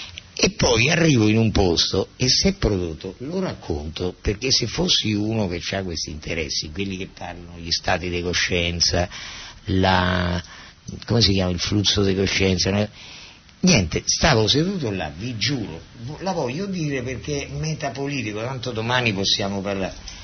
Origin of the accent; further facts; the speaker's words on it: Terni, Umbria, Italy; Io sono di Terni, dei Burini, non sono di Roma